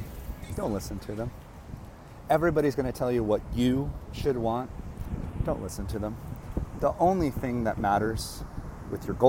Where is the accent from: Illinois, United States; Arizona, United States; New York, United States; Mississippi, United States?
Arizona, United States; Phoenix; I'm a kid from Phoenix, Arizona.